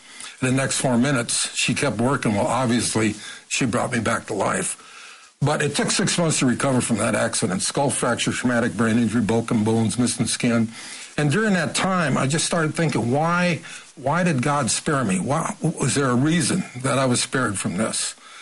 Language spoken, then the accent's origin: English; Arizona, United States; also born or lived in Chicago; In fact, I was born in Chicago. But at 5 years old, she started a journey to go back to Arizona where she had worked as a teenager.